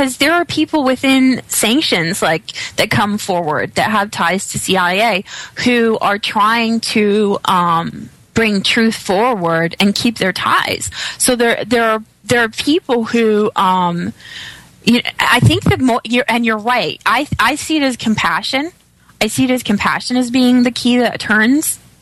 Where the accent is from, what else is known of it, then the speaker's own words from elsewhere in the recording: Canada; now in United States; And I've been here in the United States for 2 years. And it's taken, as a Canadian, it's taken me a little bit of time to adjust